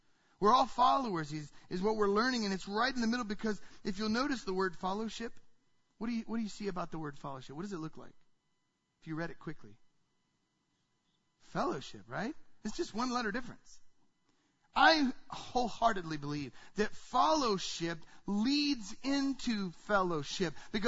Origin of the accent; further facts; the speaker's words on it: United States; because I'm an American and it's pretty easy to be who I am